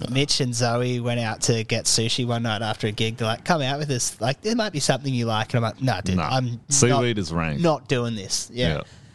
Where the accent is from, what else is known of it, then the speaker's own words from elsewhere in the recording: Australia; I love Australia and being an Australian